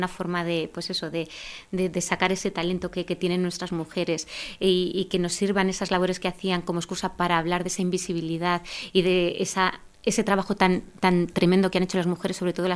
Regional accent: Belmonte, Spain; porque yo ante todo me siento belmonteña, ya a mí me duele mi pueblo.

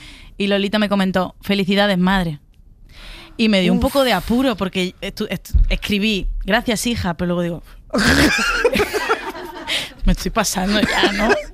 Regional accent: San Fernando, Spain; me propuso ser la Estrella de Oriente de mi pueblo, de San Fernando.

